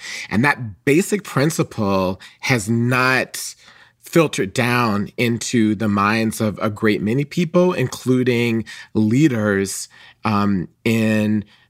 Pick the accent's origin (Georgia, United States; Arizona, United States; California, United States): Georgia, United States; Atlanta; I was a trans person growing up in Atlanta in the 1980s, and my mom got Essence magazine.